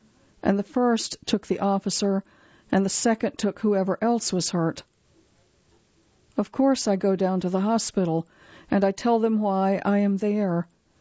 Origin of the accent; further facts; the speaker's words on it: Grand Rapids, Michigan, United States; also born or lived in Detroit; I'm from Michigan. I spent a lot of time in Detroit, but I grew up mostly in Grand Rapids.